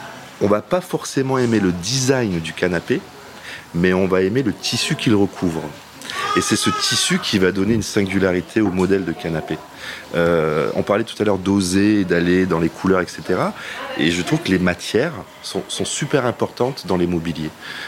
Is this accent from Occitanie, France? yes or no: yes; Montpellier, Occitanie, France; Donc je viens de Montpellier, j'avais ouvert avec des amis une galerie à Montpellier